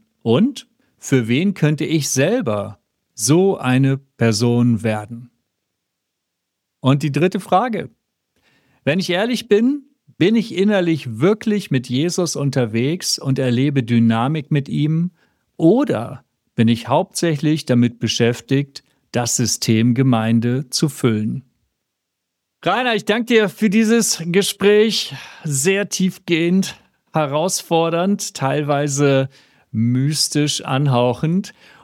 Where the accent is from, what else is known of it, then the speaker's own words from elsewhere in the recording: Hamburg, Germany; aus Hamburg